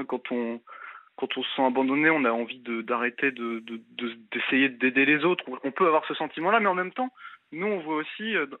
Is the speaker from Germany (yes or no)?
no; Brittany, France; On n'en a heureusement pas eu chez nous en Bretagne